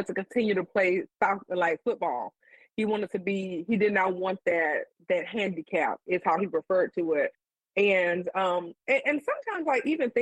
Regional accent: Alabama, United States; I grew up in Alabama. I'm a Southerner. I live in Florida now.

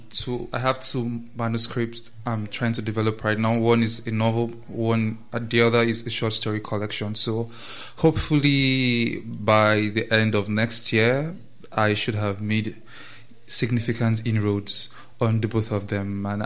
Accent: Nigeria; I'm from Nigeria.

